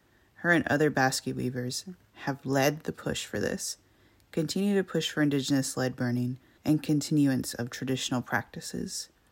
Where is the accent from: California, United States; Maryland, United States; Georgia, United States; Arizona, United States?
California, United States; Orleans; I grew up in and around Orleans and have lived mostly at the mouth of Red Cap Creek, where my grandparents have their home.